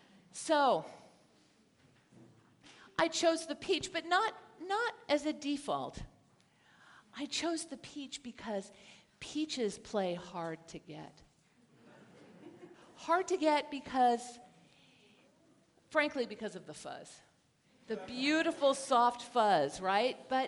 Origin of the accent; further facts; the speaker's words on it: Hayward, California, United States; I grew up in the East Bay in Hayward, which is a fairly blue-collar community in the East Bay of the San Francisco Bay.